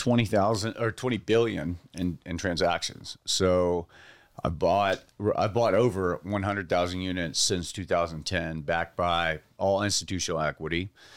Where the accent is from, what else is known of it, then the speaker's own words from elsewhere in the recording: Tampa, Florida, United States; I'm from Tampa, Florida. I didn't go to college.